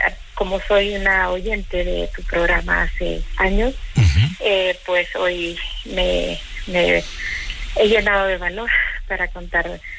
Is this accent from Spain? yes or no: no; Honduras; moved away as an adult; con 6 hijos, soy de Honduras